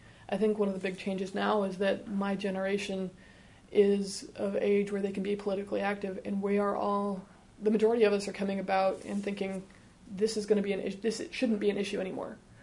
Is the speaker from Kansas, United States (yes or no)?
yes; Kansas, United States; now in Wisconsin, United States; even in my home state of Kansas, I could get kicked out of an apartment or lose a job just because I'm gay, which thankfully in Wisconsin, there are securities against that.